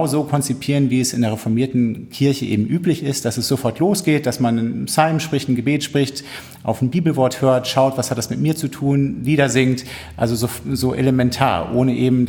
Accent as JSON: {"language": "German", "town": "Minden", "region": "North Rhine-Westphalia", "country": "Germany", "tie": "born or raised there", "said": "Meine Heimatgemeinde in Minden"}